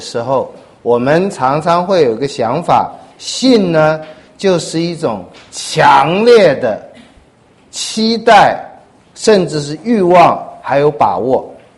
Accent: China; 我们中国人很喜欢加一个心字哈。

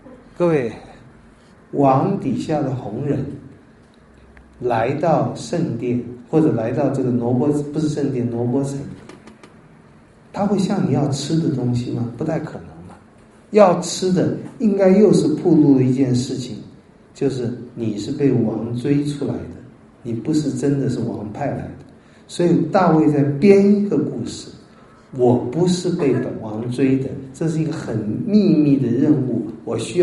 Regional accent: China; 应该是这样就我们中国人到处都放线民的做法。

